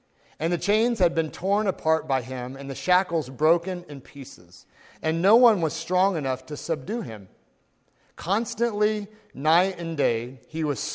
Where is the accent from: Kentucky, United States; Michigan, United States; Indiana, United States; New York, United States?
Indiana, United States; now in Eugene, United States; we came from Indiana, the middle of Indiana, so kind of we call it Middle Earth if you're from the from that area. Life is very different where I grew up compared to Eugene.